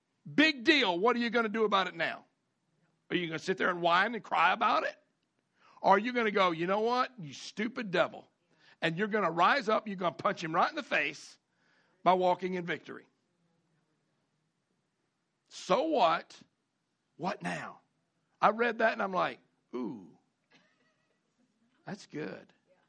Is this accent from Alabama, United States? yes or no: yes; Alabama, United States; I'm from Alabama. Give me a little break here.